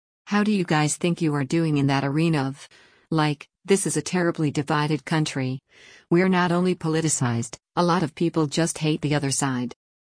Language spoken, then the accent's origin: English; Alabama, United States; I'm from Alabama, I'm from a very red state. I have a very conservative family